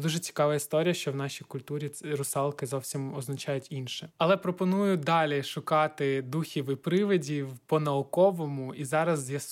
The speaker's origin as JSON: {"language": "Ukrainian", "town": "Chernihiv", "region": "Chernihiv Oblast", "country": "Ukraine", "tie": "born or raised there", "said": "Я сам родом з Чернігова"}